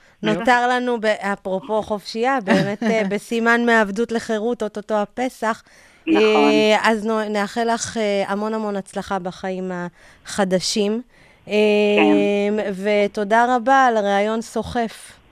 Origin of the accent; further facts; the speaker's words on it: Ethiopia; אני אתיופית